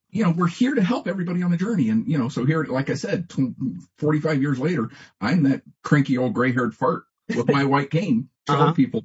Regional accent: Denver, Colorado, United States; I was born and raised here in Denver

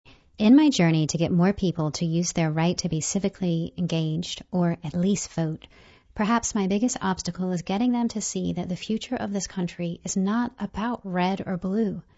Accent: Venezuela; moved away as an adult; now in United States; I left my home country because I wasn't going to be able to work as a journalist, which has always been my dream. Along with the loss of freedom for the press, Venezuela's democracy shattered

